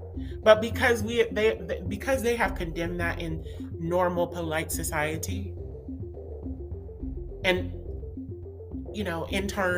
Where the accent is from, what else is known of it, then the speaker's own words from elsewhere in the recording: United States; because I grew up in America and I know how the black culture is versus, you know, African-American culture or versus African culture